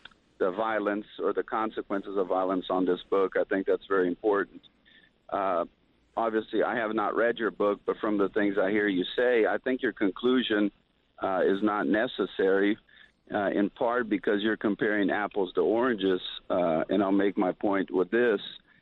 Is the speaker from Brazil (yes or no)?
yes; Brazil; now in Oklahoma City, United States; I'm originally from Brazil, and I live here in Oklahoma City